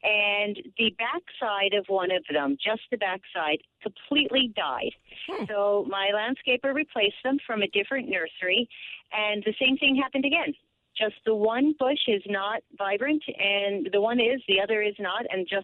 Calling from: Doylestown, Pennsylvania, United States; I'm calling from Doylestown, Pennsylvania.

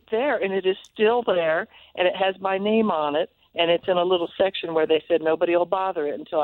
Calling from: Norman, Oklahoma, United States; I'm fine, and I'm calling from Norman, Oklahoma.

